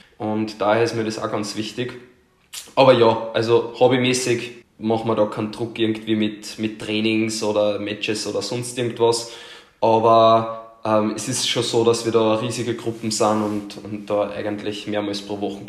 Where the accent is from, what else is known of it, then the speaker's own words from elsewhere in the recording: Lower Austria, Austria; ich komme aus Niederösterreich und bin 22 Jahre alt.